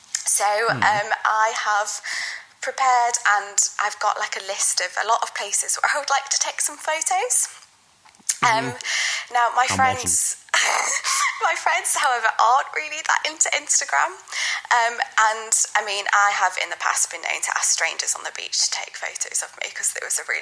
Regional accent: Preston, North West England, United Kingdom; now in Liverpool, United Kingdom; So I've lived here for about 6 years with a break in London in the middle. But I'm originally from Preston.

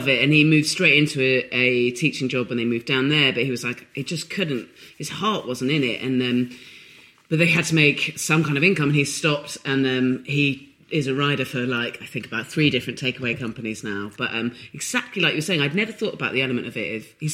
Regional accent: South West England, United Kingdom; I grew up in Dorset.

